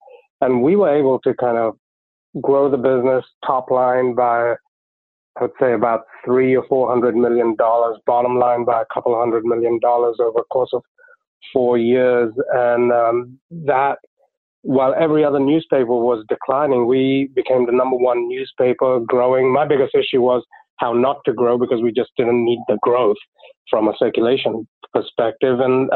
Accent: London, United Kingdom; I grew up in London, went to college there

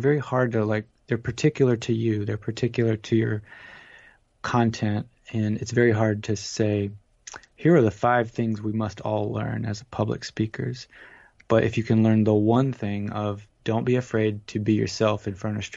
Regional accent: Georgia, United States; And growing up in Georgia, one thing is that it's all closed in.

